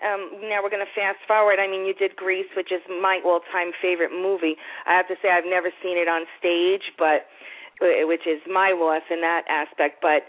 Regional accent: Yonkers, New York, United States; now in Buffalo, United States; I am set up in Buffalo, New York, actually, but I'm from the East Coast of New York, not Western New York. I'm actually from Yonkers, Bronx area.

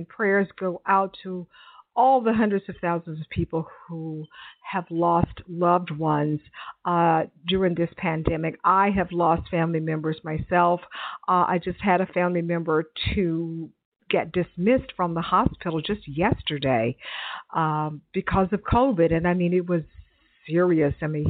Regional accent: United States; as an American, that's what we do. It's part of what we do.

